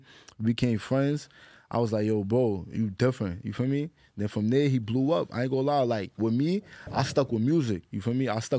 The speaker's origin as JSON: {"language": "English", "town": "Bronx", "region": "New York", "country": "United States", "said": "Like, I'm from the Bronx."}